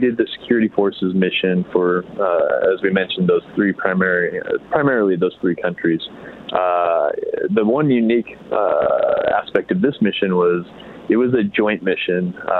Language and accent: English; Tigard, Oregon, United States; I'm a native Oregonian. I grew up in Tigard, Oregon.